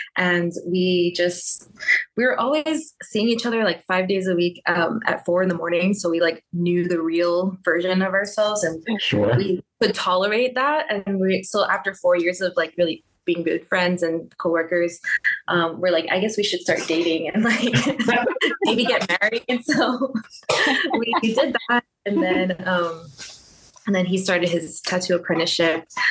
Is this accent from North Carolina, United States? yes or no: no; Hawaii, United States; So I was born and raised in Hawaii.